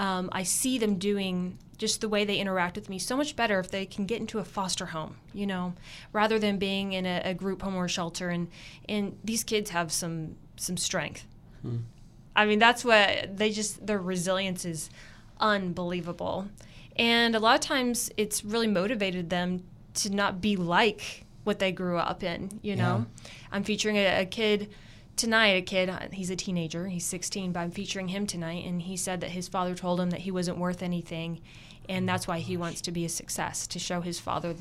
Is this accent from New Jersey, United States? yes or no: no; Oklahoma City, Oklahoma, United States; And I'm from Oklahoma City.